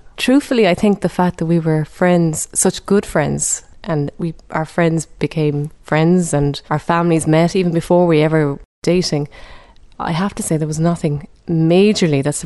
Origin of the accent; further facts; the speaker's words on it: Munster, Ireland; and I'm from West Cork.